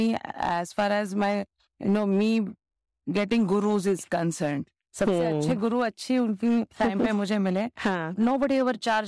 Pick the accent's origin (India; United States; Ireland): India; Pune, Maharashtra; Born and brought up in Pune.